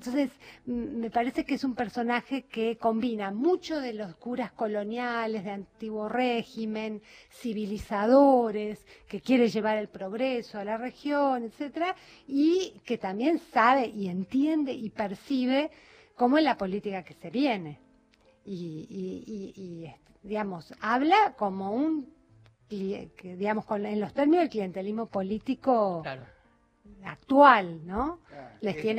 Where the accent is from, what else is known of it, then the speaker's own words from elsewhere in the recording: Moreno, Buenos Aires Province, Argentina; yo soy de Moreno, conozco muy bien ese territorio